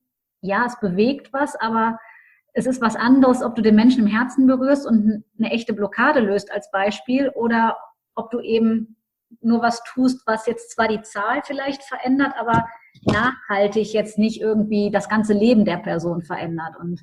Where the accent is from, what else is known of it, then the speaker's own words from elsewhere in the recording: Düsseldorf, North Rhine-Westphalia, Germany; Ich komme aus Düsseldorf, habe auch meine Coaching-Praxis in Düsseldorf.